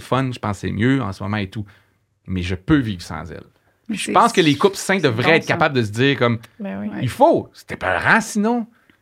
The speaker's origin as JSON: {"language": "French", "town": "Jonquière", "region": "Quebec", "country": "Canada", "said": "Je viens du Saguenay. Je viens de Jonquière."}